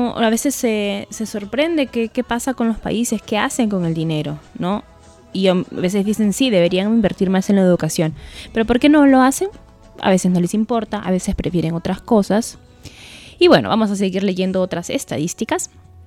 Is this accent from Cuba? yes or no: no; Peru; siendo peruana